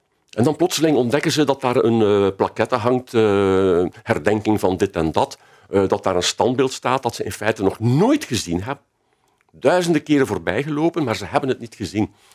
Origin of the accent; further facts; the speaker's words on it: Ghent, East Flanders, Belgium; ik ben geboren en getogen Gentenaar